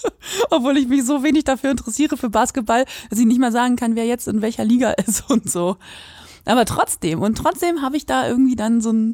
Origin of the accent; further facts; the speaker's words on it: Quakenbrück, Lower Saxony, Germany; Wenn ich irgendwo gesagt habe, ich komme aus Quakenbrück